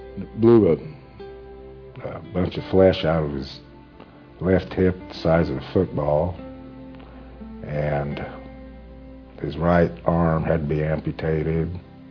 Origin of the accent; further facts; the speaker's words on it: Arizona, United States; moved away as an adult; now in Texas Panhandle, United States; I was born and raised in Arizona, and I moved to the Texas Panhandle when I was 21 years old and got in the dairy business.